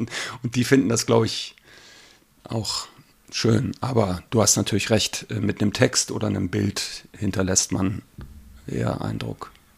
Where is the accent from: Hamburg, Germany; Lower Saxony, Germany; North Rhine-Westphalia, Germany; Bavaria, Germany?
Lower Saxony, Germany; Hanover; Ich habe vor 20 Jahren in Prenzlauer Berg gewohnt und zog als Hannoveraner dahin